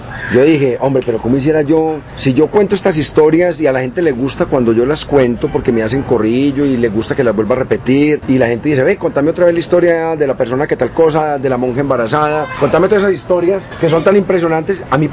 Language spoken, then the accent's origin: Spanish; Medellín, Antioquia, Colombia; Yo soy producto de un barrio de clase media, específicamente Belén